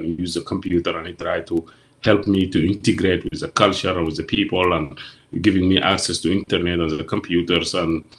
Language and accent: English; Darfur, Sudan; now in Europe; I end up into some troubles with the government because I'm from Darfur